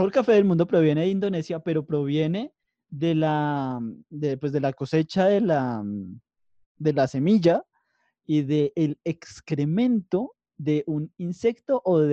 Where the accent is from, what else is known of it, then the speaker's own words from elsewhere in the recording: Colombia; el hecho de que nosotros como colombianos